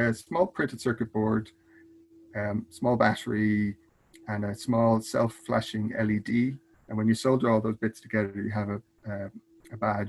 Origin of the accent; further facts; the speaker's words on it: Ireland; from Ireland